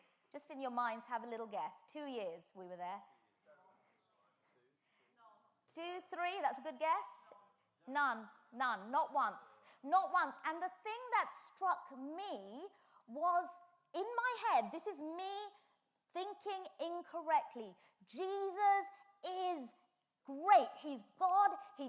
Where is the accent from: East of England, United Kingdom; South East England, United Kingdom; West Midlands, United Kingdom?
East of England, United Kingdom; Bedford; also born or lived in Luton / Singapore / Australia / Nigeria; I was born in Luton, and then my family moved to Singapore, and then they moved to Australia, and then they moved to Nigeria, and then when they were in Nigeria, I came back to England and did my A-levels in a town called Bedford.